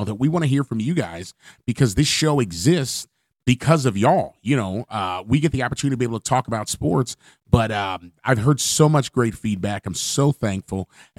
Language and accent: English; Chicago, Illinois, United States; As a Chicagoan, I'd like to also say that Portillo's will send your Chicago dogs, too.